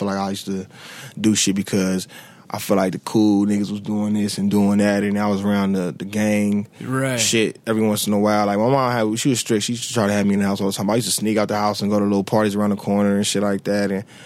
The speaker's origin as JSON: {"language": "English", "region": "California", "country": "United States", "tie": "born or raised there", "said": "Yeah, actually, I was born in Englewood. I lived in Englewood."}